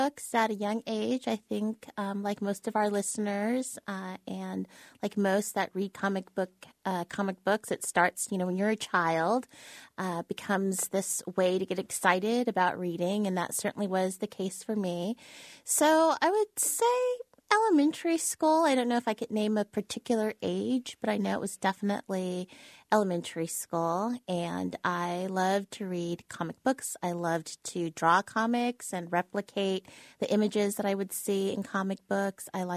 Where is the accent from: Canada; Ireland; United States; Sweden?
United States; San Jose, California; also born or lived in Wheat Ridge, Colorado; I grew up mostly in California. I'm from Colorado, a suburb of Denver called Wheat Ridge. So I generally just say I'm from Denver, but mostly raised in California in the Bay Area in San Jose.